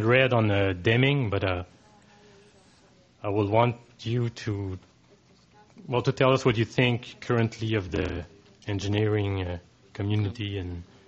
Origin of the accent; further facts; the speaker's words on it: Val d'Or, Quebec, Canada; I come from Val d'Or, which is a small town in the middle of Quebec.